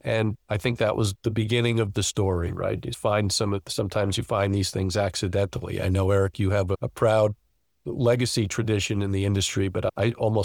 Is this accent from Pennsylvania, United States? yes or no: no; Eastchester, New York, United States; I live now in the house that's a half a mile from the house I grew up in, which is in Eastchester, New York. I actually live in Tuckahoe, so just in Lower Westchester.